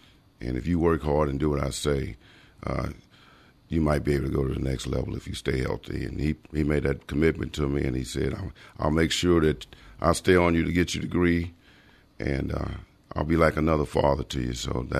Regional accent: Galveston, Texas, United States; The Astros, I was brought up in Galveston, loved to watch the Astros.

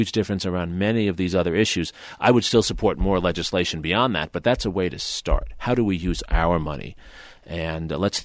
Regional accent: New York City, New York, United States; I grew up in New York City with Edward Koch, so

